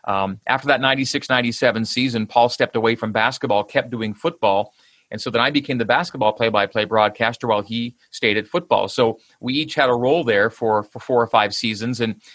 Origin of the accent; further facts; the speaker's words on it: Canada; now in United States; But I grew up in Canada.